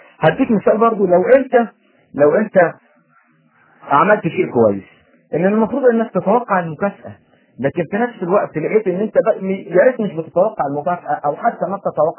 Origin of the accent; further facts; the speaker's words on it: Egypt; انا شايف ان انت مصري وانا برضو مصري